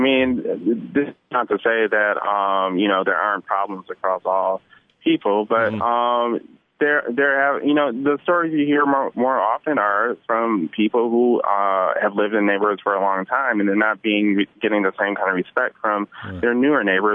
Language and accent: English; Detroit, Michigan, United States; It's my hometown.